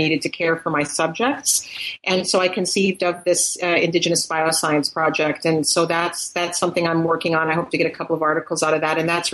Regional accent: Pipestone, Minnesota, United States; born there; I was born in Pipestone, Minnesota.

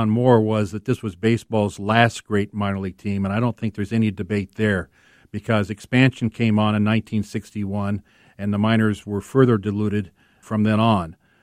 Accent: Los Angeles, California, United States; I was born in Los Angeles, so the only baseball that I knew growing up was the Los Angeles Angels and the Hollywood Stars

